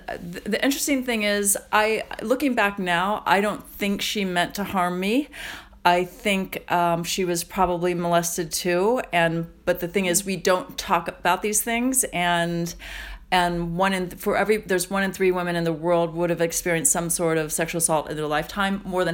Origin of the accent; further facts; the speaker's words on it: Indiana, United States; And I loved that it was in New York, because nobody would know me there. I was from Indiana.